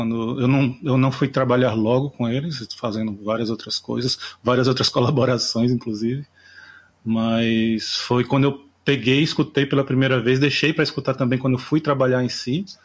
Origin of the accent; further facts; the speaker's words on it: Pernambuco, Brazil; sou aqui de Pernambuco.